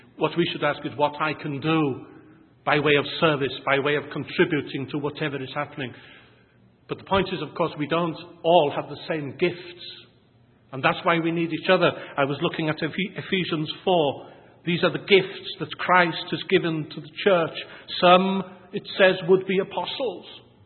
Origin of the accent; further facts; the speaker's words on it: Wales, United Kingdom; I am Welsh. I can go on for a long time.